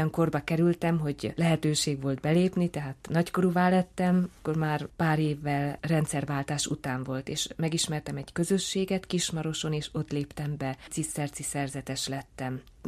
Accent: Szombathely, Vas, Hungary; born there; Magyarországon Szombathelyen születtem, még a kommunizmus ideje alatt. És akkor még se kolostor nem volt, semmi nem volt. Titokban mentünk templomba

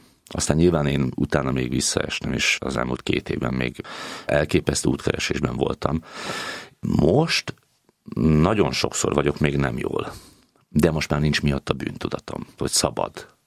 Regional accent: Slovakia; moved away as an adult; now in Hungary; 39 éves, 20 éve Magyarországon élő külhoni magyar vagyok. Még Csehszlovákiában születtem 86-ban, tehát Szlovákiában nőttem fel, ott is érettségiztem. Én egy nagyon-nagyon pici faluban, egy nagyon egyszerű családban nőttem föl

